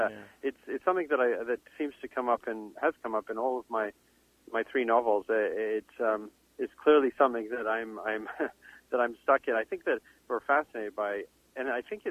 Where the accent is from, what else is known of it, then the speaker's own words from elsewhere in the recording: Canada; I have Canadian citizenship and I have British citizenship, and I grew up here, and I certainly sound more Canadian